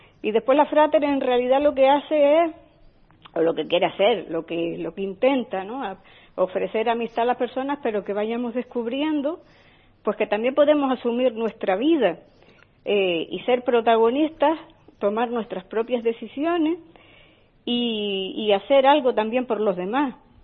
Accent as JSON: {"language": "Spanish", "region": "Canary Islands", "country": "Spain", "said": "yo hace ya unos cuantos años que estoy, yo soy de Lanzarote"}